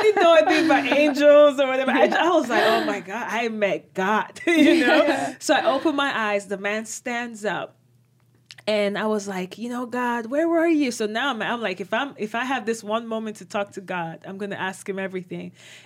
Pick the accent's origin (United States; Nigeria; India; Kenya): Nigeria; So I was born and raised in Nigeria.